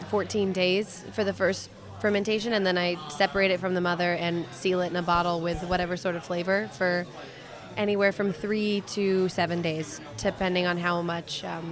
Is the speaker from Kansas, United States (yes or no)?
yes; Kansas, United States; Yeah, I'm from Kansas originally, so I drove it up here with me.